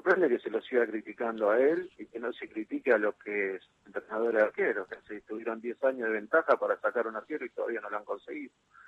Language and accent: Spanish; Argentina; como bien argentino y futbolero